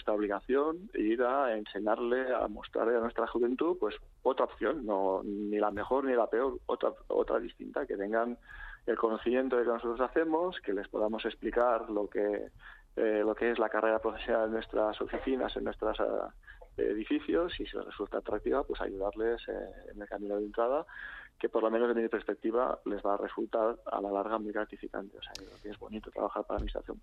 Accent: Catalonia, Spain; Ya sabes que yo soy catalán y aquí siempre hemos tenido el problema contrario, ¿no?

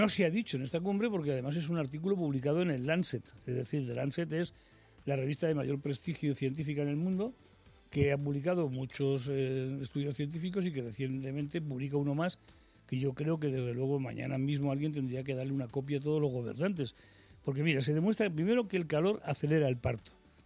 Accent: Spain; como ciudadano español, como ciudadano del mundo

